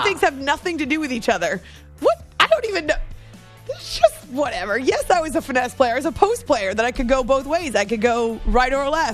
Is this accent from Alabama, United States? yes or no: no; Concord, New Hampshire, United States; They were the Celtics broadcasters when I was growing up in Concord, New Hampshire, and we didn't have cable TV where we lived.